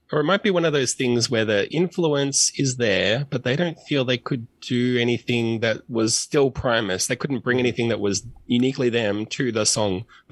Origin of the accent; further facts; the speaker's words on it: Melbourne, Victoria, Australia; One of their last shows was in my hometown of Melbourne